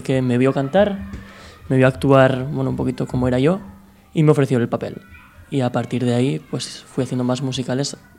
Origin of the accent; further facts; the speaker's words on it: Azkoitia, Basque Country, Spain; ahora tengo 29, empecé con 14 años, ahí en un pueblo en Azcoitia, yo vengo del País Vasco